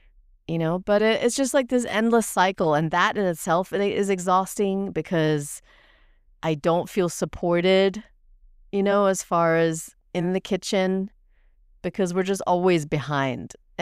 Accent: England, United Kingdom; also born or lived in Germany; now in United States; when I moved to the U.S., I moved here from Germany. We lived in England. I grew up in England

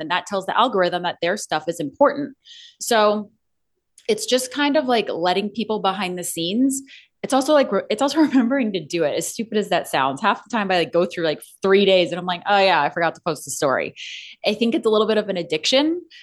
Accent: Scottsdale, Arizona, United States; If when I'm in Arizona, because I also sell there, I'm from Scottsdale.

